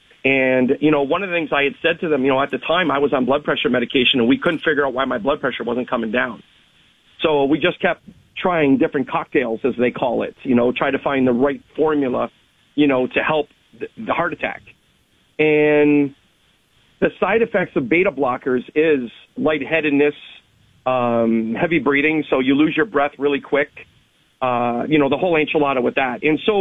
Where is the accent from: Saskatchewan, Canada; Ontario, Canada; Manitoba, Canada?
Ontario, Canada; Thorold; Somebody from Thorold, my hometown